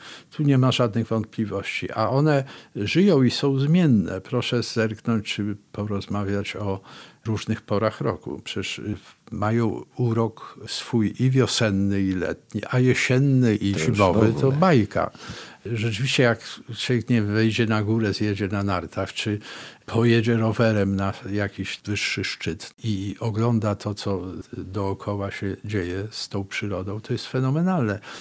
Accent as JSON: {"language": "Polish", "region": "Polish coast", "country": "Poland", "also_born_or_lived": "Warsaw", "said": "Żona warszawianka, ja z Wybrzeża. Ale z Warszawy uciekaliśmy, bo mieszkaliśmy wtedy w Warszawie."}